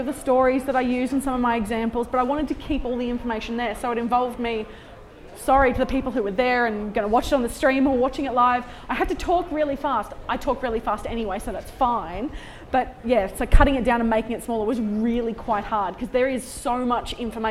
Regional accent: Australia; a whole bunch of my friends back in Australia, I'm Australian, I'm sorry

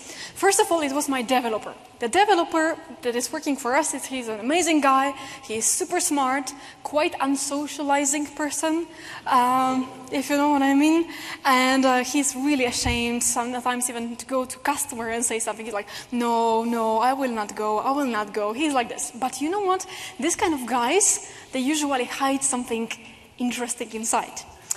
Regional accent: Poland; English is a second language; First of all, of course … the surname clearly indicates that I'm somewhere from the Eastern countries, which means, in my case, it's Poland.

